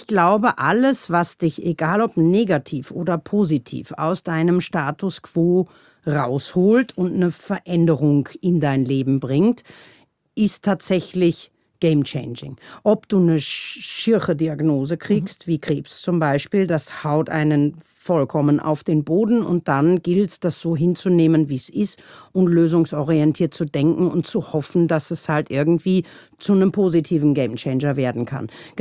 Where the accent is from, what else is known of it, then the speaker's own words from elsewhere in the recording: Germany; now in Austria; Ich bin Piefke, wie man unschwer erkennen kann. Ich wohne seit über 30 Jahren mittlerweile in Österreich.